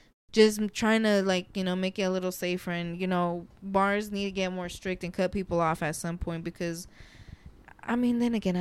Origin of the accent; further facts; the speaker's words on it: Las Vegas, Nevada, United States; Because, like, when you're born and raised in Vegas, the only thing you can do is pull up to Circus with your friends for the day.